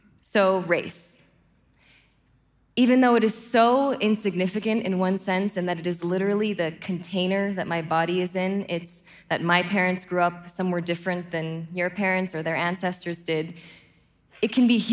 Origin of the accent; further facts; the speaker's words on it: Los Angeles, California, United States; And this is me. I grew up in Los Angeles. I went to an extremely diverse private school